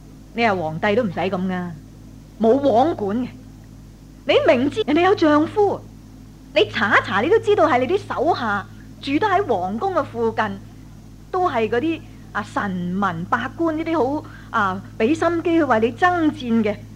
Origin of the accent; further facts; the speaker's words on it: Hong Kong; 我哋香港人大把咁嘅机会